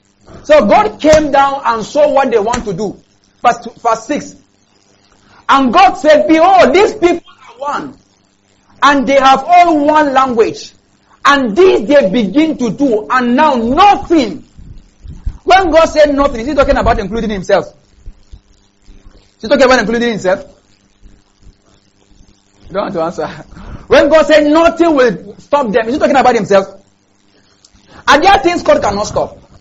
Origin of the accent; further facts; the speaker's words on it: Kaduna State, Nigeria; So like in Kogi State, like in my state, in my home state, Kaduna State